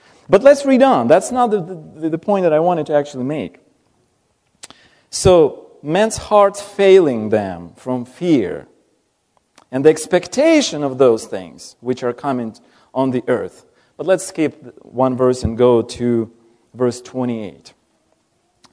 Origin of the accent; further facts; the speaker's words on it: Ukraine; And of course, my home country is Ukraine, and just having extended family there